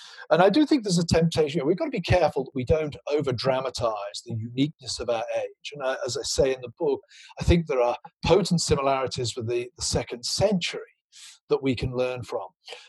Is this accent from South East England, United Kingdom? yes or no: no; South West England, United Kingdom; the bank in my hometown in Gloucestershire, it was built out of sandstone, but looked like the Parthenon in Athens.